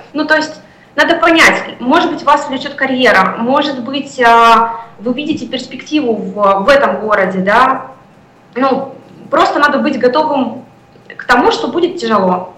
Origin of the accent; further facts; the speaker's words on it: Urals, Russia; moved away as an adult; also born or lived in Saint Petersburg; now in Moscow, Russia; 4,5 года назад я переехала с Урала в Санкт-Петербург, проработала там год, и совершенно случайно для себя оказалась в Москве.